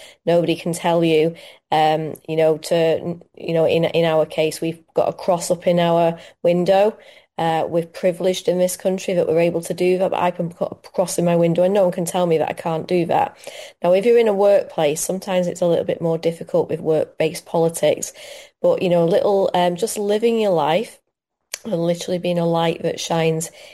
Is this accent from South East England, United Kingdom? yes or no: no; Manchester, North West England, United Kingdom; now in Wales; I moved to Wales because I felt that was the best thing for my son and for my husband. My husband's Welsh. I'm from Manchester and I really was homesick for Manchester.